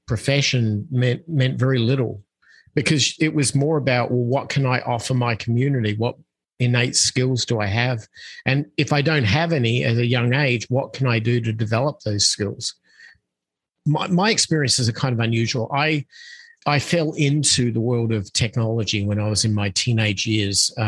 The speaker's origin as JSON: {"language": "English", "country": "Australia", "tie": "born or raised there", "said": "I come from Australia. I come from a town where I was raised in the 60s and the 70s"}